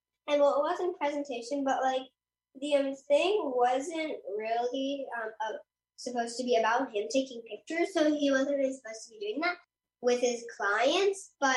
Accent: Athens, New York, United States; Oh, I'm from Athens.

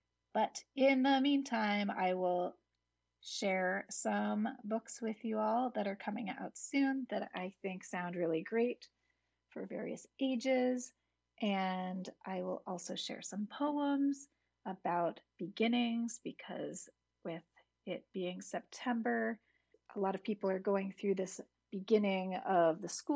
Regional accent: Hudson, New York, United States; I'm the director of the Hudson Area Library, and I'm from Hudson, and I'm all alone today on the radio.

